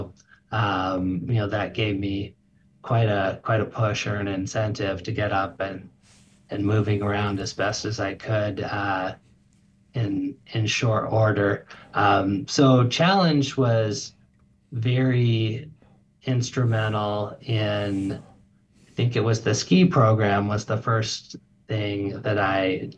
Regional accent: Anchorage, Alaska, United States; Sure. So I grew up here in the Anchorage area in Alaska.

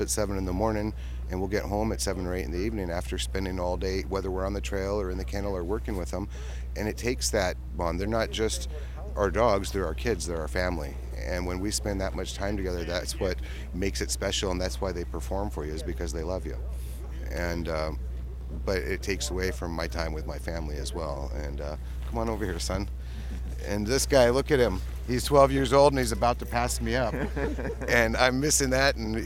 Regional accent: Nome, Alaska, United States; I want my final Iditarod to finish in my hometown in Nome.

